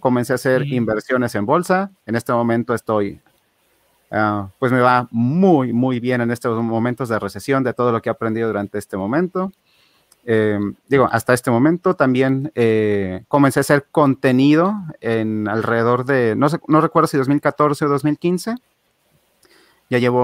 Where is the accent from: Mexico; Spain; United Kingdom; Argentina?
Mexico; yo soy de México